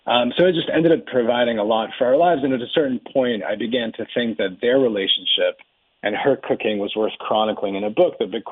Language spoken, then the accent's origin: English; Belarus; we're from Belarus, she's from Ukraine.